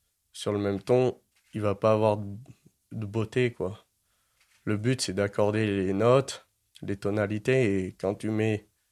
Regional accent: Grenoble, Auvergne-Rhône-Alpes, France; j'ai pas forcément grandi dans ce milieu-là, car j'ai grandi à Grenoble, j'étais dans des quartiers

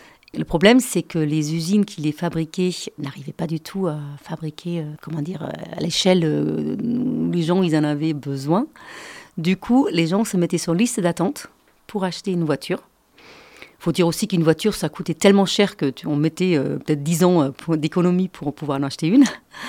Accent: Berlin, Germany; j'ai grandi à Berlin-Est et j'avais 18 ans quand le mur est tombé.

